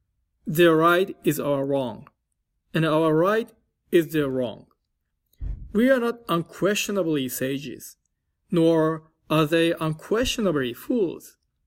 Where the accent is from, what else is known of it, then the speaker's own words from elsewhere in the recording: Hiroshima, Japan; English is a second language; now in California, United States; I am originally from Hiroshima, Japan